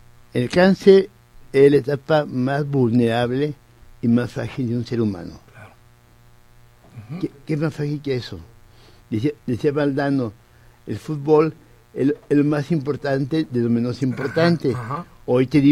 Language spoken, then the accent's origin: Spanish; Xalapa, Veracruz, Mexico; born there; also born or lived in Guadalajara; Nacimos en Jalapa, yo nací en Jalapa, en Veracruz. Ajá. Mi papá era militar, uh-huh. Andamos por todos lados hasta que un día llegó a Guadalajara